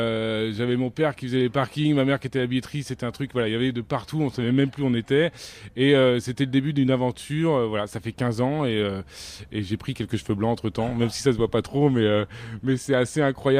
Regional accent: Bréal-sous-Montfort, Brittany, France; petit plaisir de se dire qu'à Bréal-sous-Montfort, dans ma ville natale, il va à un moment donné avoir

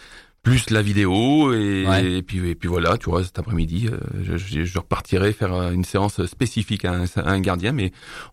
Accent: Saint-Etienne, Auvergne-Rhône-Alpes, France; Et comme je viens en plus de Saint-Etienne, c'était des matchs où il fallait pas trop que je me rate

